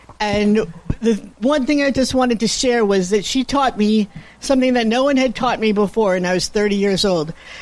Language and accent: English; East Coast, United States; I grew up on the East Coast.